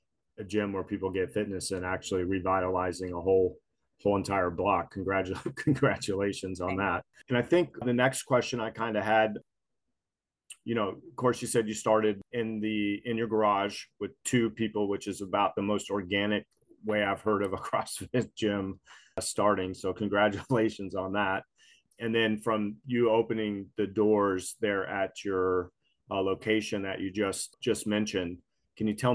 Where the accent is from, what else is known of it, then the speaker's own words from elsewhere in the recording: Tampa, Florida, United States; now in Hawaii, United States; I live in Hawaii. I'm in Hawaii. So we experienced same thing. I'm from Tampa, Florida originally.